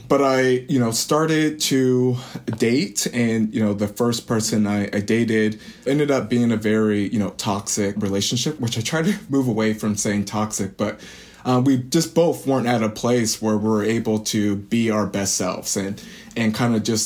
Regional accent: Galesburg, Illinois, United States; I'm from Galesburg, Illinois, which is a small rural town, and it was a pretty predominantly white and conservative community, and I personally grew up in a Christian and Seventh-day Adventist family.

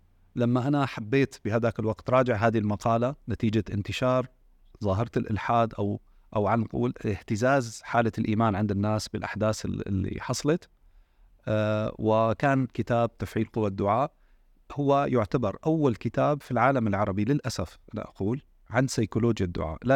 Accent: Syria; نستعنت بالتجارب اللي مرينا فيها كسوريين والدعم النفسي اللي مرينا فيه مع أخواننا السوريين بالفترة الماضية

